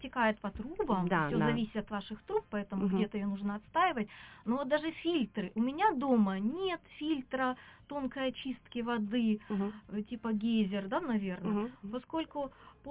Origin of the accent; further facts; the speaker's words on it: Khabarovsk, Khabarovsk Krai, Russia; Вот я в детстве провела в Хабаровске, и вода там имеет такой сладковатый привкус.